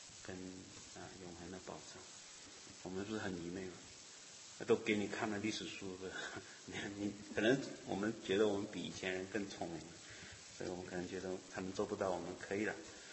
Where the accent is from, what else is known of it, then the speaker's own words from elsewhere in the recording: Malaysia; 我在马来西亚从小在教会长大